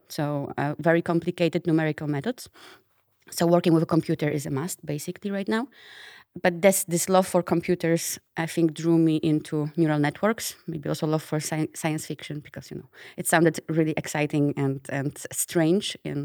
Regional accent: Poland; So I'm from Poland. That's where I did my studies in biotechnology and chemistry.

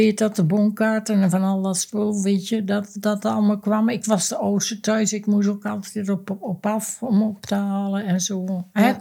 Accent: Duiven, Gelderland, Netherlands; also born or lived in Arnhem; Ik ben in Arnhem geboren en ben ik 3 jaar gebleven. En toen ben mijn vader en moeder weer terug. Hun kwamen allebei uit Duiven. En toen met hun weer terug naar ons huis.

